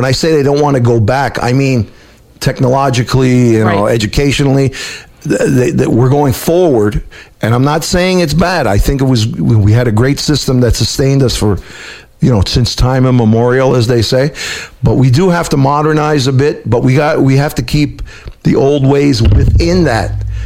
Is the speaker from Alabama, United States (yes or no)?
no; Brooklyn, New York, United States; You know as well as I do, we grew up in Brooklyn.